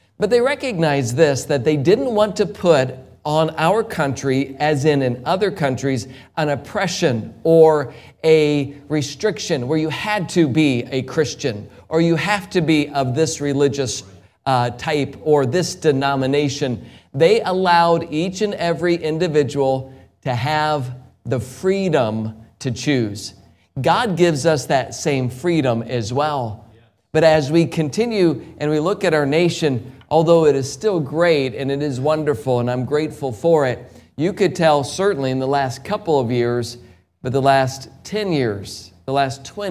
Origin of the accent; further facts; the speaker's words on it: United States; born there; I still agree that it is the greatest country on the planet, and I am thankful that I was born in America.